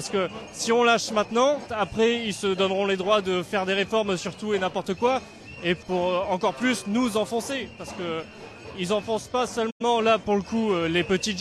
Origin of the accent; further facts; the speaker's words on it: Périgueux, Nouvelle-Aquitaine, France; born there; also born or lived in La Bachellerie; j'ai 27 ans. J'habite à Périgueux, je suis né à Périgueux. J'ai longtemps vécu à la Bachellerie ou vers Pérignac. Puis là maintenant ça fait 6-7 ans que j'habite à Périgueux.